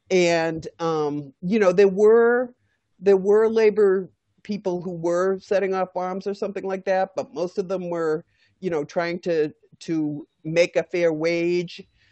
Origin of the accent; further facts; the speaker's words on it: Boston, Massachusetts, United States; And Chicago's an interesting place, but I didn't grow up there. I grew up in Boston, so it was fun to investigate the history.